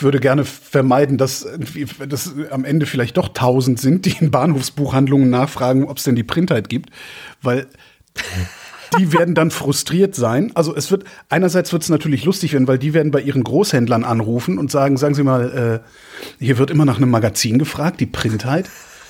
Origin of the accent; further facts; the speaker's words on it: Erftstadt, North Rhine-Westphalia, Germany; Meine Eltern wohnen ja auch an der Erft. Also ich bin ja an der Erft auch groß geworden